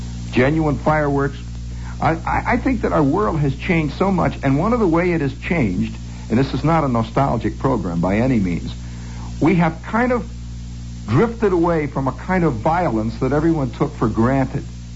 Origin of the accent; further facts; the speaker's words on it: United States; I'm an American.